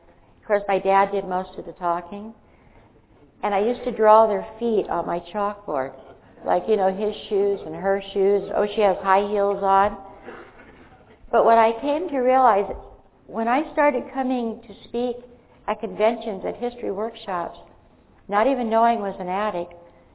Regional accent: United States; born there; I always am so grateful that I was born in this country. I was born in America, so I had freedom.

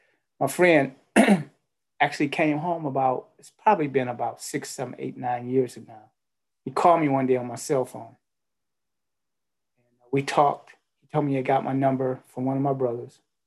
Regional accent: Pontiac, Michigan, United States; I grew up in Pontiac, Michigan

